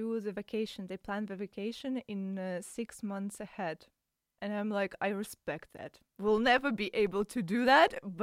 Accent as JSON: {"language": "English", "country": "Russia", "second_language": "English", "said": "As I said, like I'm from Russia, and I'm like, why?"}